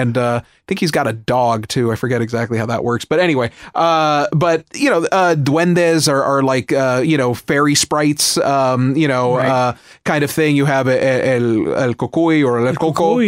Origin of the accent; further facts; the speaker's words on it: Los Angeles, California, United States; look, I grew up in Los Angeles. My parents had a Salvadorian Mexican restaurant.